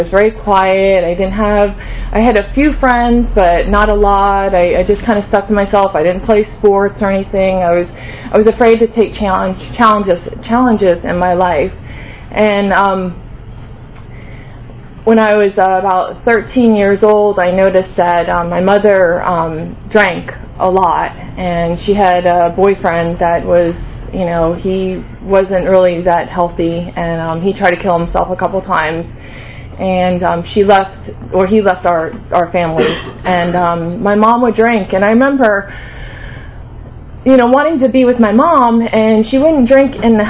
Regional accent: New York, United States; born there; I grew up I was born in New York, and I was born into an alcoholic family.

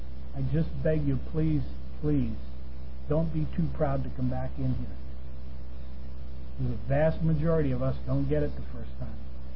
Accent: Poughkeepsie, New York, United States; now in San Jose, United States; And when I left, and when I drove out of the city of Poughkeepsie, New York, I knew right then and there I would never go back. You see, because Poughkeepsie is not my home anymore.

